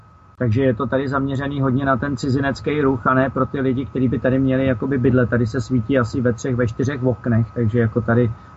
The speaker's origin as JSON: {"language": "Czech", "region": "Prague", "country": "Czechia", "lives_now": "Moravia, Czech Republic", "said": "jsem si dovolil jako Pražák přijet sem na Moravu"}